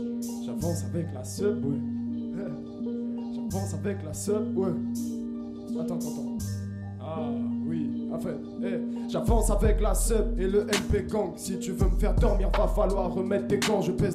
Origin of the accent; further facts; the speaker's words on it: Saint-Pierre, Réunion; moi je viens de Saint-Pierre, des gars viennent de la Ravine, Tampon.